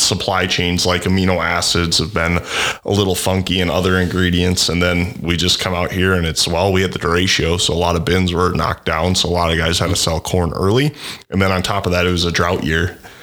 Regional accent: Pipestone, Minnesota, United States; Yeah. So born and raised in Pipestone, I think that'd be a good place to start.

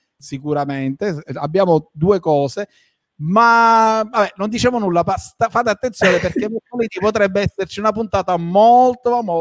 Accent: Sicily, Italy; Ma sinceramente non lo so, perché io sono siciliano

